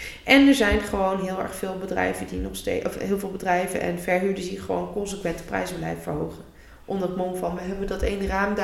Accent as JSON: {"language": "Dutch", "country": "Netherlands", "said": "Wij als Nederlanders hebben het hier ook nog beter gehad."}